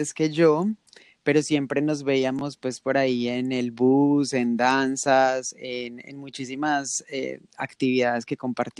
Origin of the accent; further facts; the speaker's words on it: Manizales, Caldas, Colombia; Estudiamos en el mismo colegio, somos los dos de Manizales.